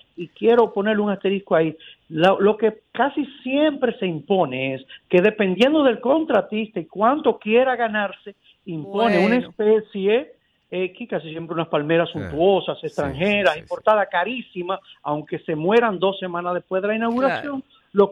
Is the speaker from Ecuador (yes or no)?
no; Santiago de los Caballeros, Santiago, Dominican Republic; yo soy santiaguero, cibaeño. Y en el Cibao utilizamos un término